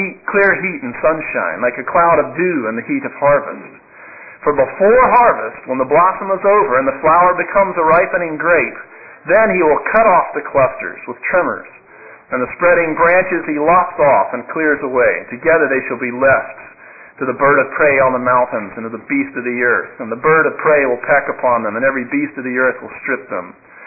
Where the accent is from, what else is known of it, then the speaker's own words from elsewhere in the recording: Birmingham, Alabama, United States; When I was a little boy growing up in Birmingham, Alabama, my brother and I would sometimes go play at neighbors' houses.